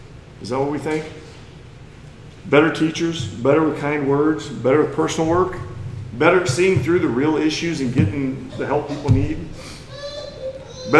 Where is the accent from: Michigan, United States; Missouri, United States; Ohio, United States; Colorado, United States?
Missouri, United States; I come from Missouri. There's no I on Missouri when you come from there.